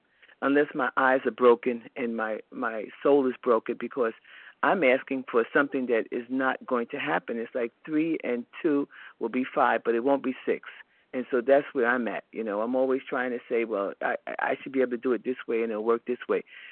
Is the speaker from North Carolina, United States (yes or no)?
yes; Charlotte, North Carolina, United States; And I'm from Charlotte, North Carolina. I think I said that.